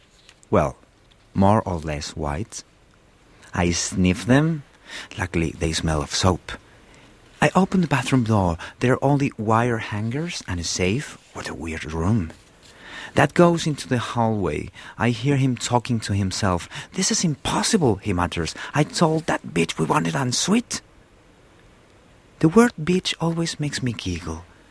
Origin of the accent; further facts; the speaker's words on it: Spain; also born or lived in Argentina; I was born in Latin America and Argentina, but I grew up in Spain, in Europe.